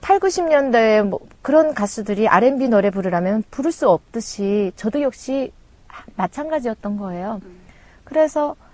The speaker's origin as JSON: {"language": "Korean", "country": "North Korea", "lives_now": "South Korea", "said": "저는 그 가운데 북한 사람으로서 북과 남을 남에서 살아온 사람이라서"}